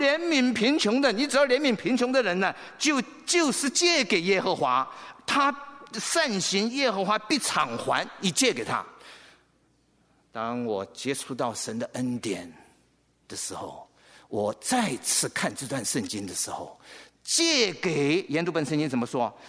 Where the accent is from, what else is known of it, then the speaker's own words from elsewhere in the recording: China; 对你跟我中国人来讲，在风俗、在文化、在背景上